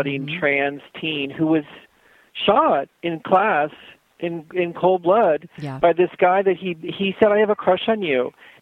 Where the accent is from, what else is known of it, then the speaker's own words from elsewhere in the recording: Nebraska, United States; You know, I'm from Nebraska where people do not touch you.